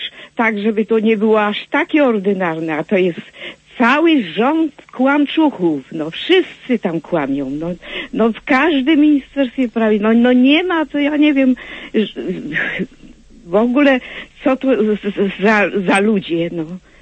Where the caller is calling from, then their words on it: Kraków, Lesser Poland, Poland; Jestem z Krakowa, co nie?